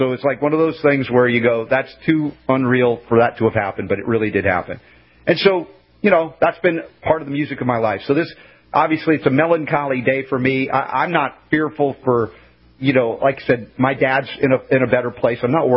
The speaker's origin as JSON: {"language": "English", "town": "Stone Mountain", "region": "Georgia", "country": "United States", "said": "How about Stone Mountain? That's where we were from, right? Because we told him we're from Stone Mountain."}